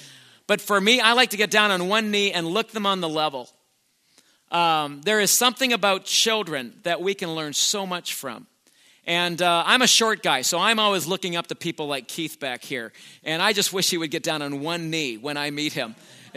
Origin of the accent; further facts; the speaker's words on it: Canada; now in United States; I want to tell you something as a Canadian coming to America. That was one of the hardest things for me, and I kid you not, that was one of the hardest things for me as a Canadian, coming to America